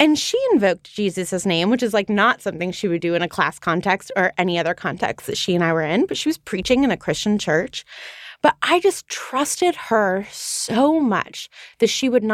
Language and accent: English; London, United Kingdom; My hometown.